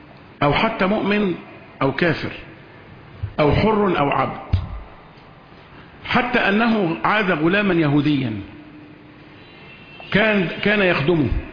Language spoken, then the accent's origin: Arabic; Egypt; وإحنا مصريين